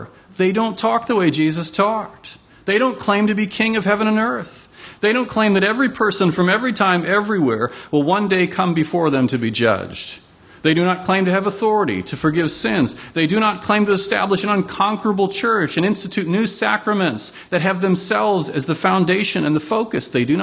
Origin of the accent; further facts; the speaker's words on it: Chicago, Illinois, United States; If he called a press conference in my hometown, Chicago, where he's from